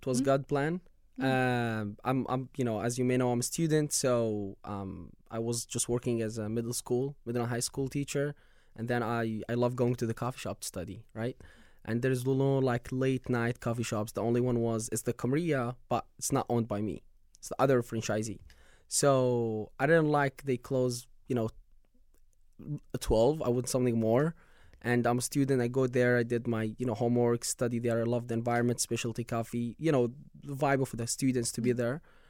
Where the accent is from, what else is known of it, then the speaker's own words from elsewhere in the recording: Jordan; English is a second language; So I was born and raised in Jordan